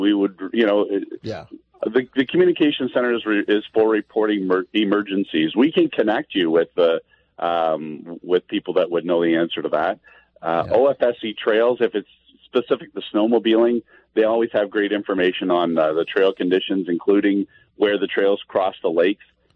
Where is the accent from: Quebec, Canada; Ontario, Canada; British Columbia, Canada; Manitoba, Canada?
Ontario, Canada; Trenton; I grew up in Trenton and spent my winters on the Bay of Quinte.